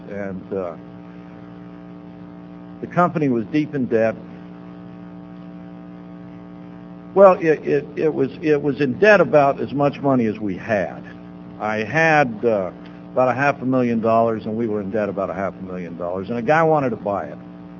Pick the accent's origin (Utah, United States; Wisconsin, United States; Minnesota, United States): Utah, United States; Salt Lake City; I'm originally from Salt Lake, as I said, and I went up there to stay with my mother and started doing real well in Salt Lake.